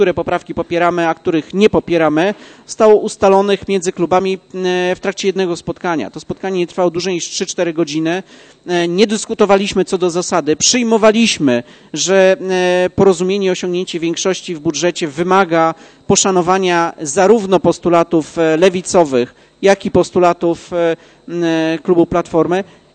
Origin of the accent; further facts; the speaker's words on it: Poznań, Greater Poland Voivodeship, Poland; wielokrotnie my poznaniacy, ale także my radni miasta Poznania czy urzędnicy lubimy mówić o tym, że jesteśmy dumni z naszego miasta